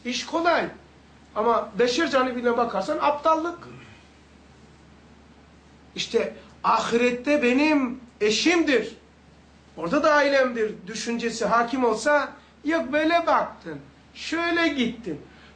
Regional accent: Black Sea Region, Turkey; Ben Karadenizliyim. Tahtadan evimiz vardı.

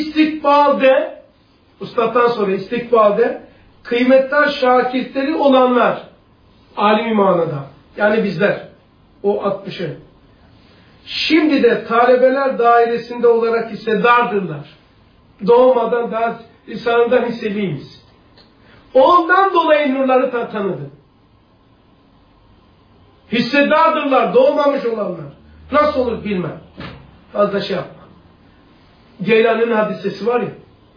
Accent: Black Sea Region, Turkey; Bizim köyle biliyorsunuz da Karadeniz tabii.

